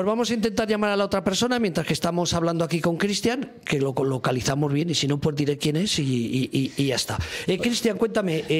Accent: Aragon, Spain; tú que eres de Aragón, de mi tierra

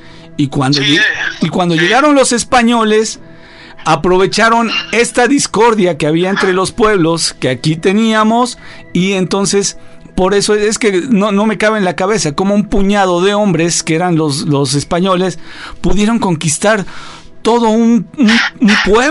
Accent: Mexico; born there; Aquí en México.

